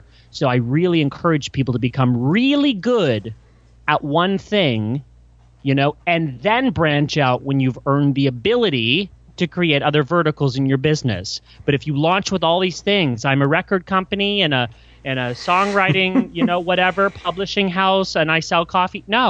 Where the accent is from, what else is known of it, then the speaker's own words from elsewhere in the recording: Canada; now in United States; I was raised in Canada. So I moved to the US